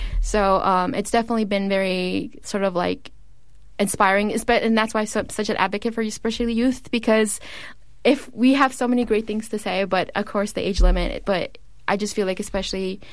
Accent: Oakland, California, United States; I'm originally from Oakland.

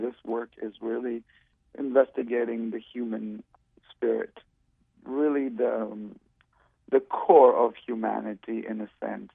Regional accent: Israel; Well, I was born in Israel, and when I grew up in Israel, Israel was very, very small and, you know, almost undeveloped.

